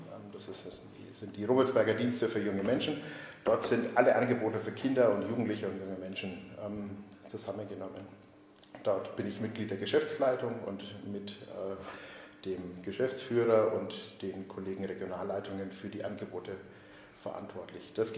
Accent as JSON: {"language": "German", "town": "Schwabach", "region": "Bavaria", "country": "Germany", "tie": "born or raised there", "said": "Geboren bin ich in Schwabach, bin auch dort aufgewachsen, habe aber ganz viele Bezugspunkte in den Nürnberger Süden und nach Nürnberg."}